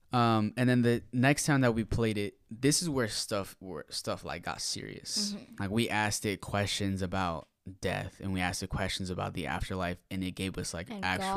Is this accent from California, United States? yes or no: no; Seattle, Washington, United States; So, I was looking around for, like, Seattle, because we're from Seattle